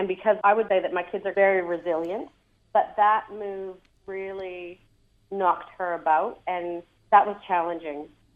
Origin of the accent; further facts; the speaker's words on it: Canada; I'm in a mixed marriage. Philip's Korean, and I'm Canadian.